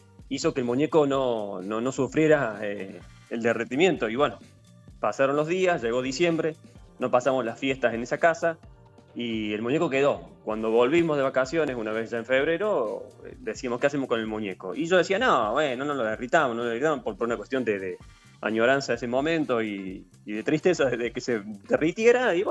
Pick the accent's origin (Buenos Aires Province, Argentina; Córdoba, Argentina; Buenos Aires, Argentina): Córdoba, Argentina; yo soy de Córdoba capital